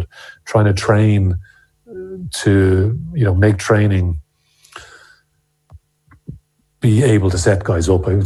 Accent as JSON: {"language": "English", "region": "County Wicklow", "country": "Ireland", "said": "Well, I'm from Wicklow, so make sure we get that in. I've been living in Wexford for part of this recent time as well."}